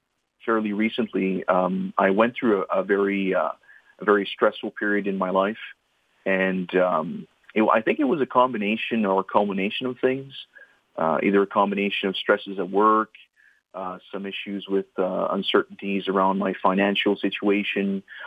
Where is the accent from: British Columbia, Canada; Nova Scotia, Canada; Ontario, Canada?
Ontario, Canada; Sturgeon Falls; also born or lived in Ottawa; I'm originally from Sturgeon Falls, which is a small town in northern Ontario. Like many, I think... I left my small town to go study in one of the bigger and larger centers in Ontario.